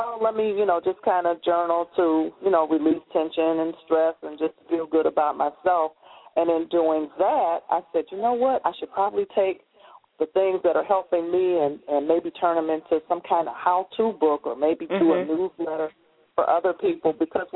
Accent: Detroit, Michigan, United States; I hail from Detroit. I've been a Detroiter all my life. I absolutely love, love, love my city, despite what you may have heard.

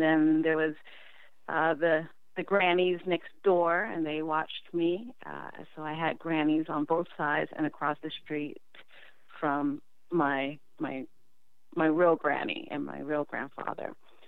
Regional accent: Washington, District of Columbia, United States; born there; So I was born in Washington, D.C. I was born at Providence Hospital.

